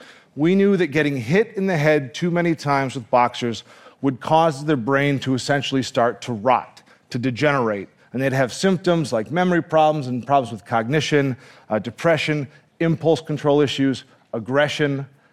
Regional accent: Illinois, United States; I grew up outside Chicago

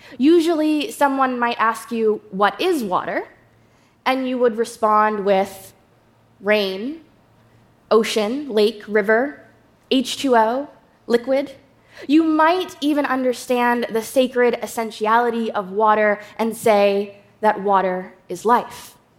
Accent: New York, United States

